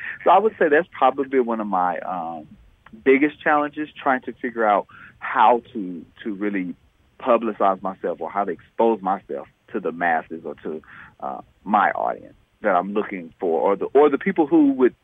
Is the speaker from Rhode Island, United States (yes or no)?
no; Tennessee, United States; moved away as an adult; now in Atlanta, United States; I'm originally from Tennessee, and I moved to Atlanta in 2008